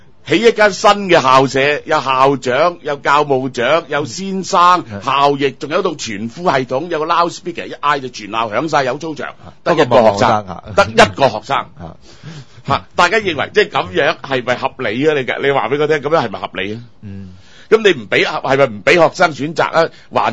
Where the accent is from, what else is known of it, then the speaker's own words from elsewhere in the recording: Hong Kong; 即係我哋香港人呢生仔呢係全世界最少㗎嘛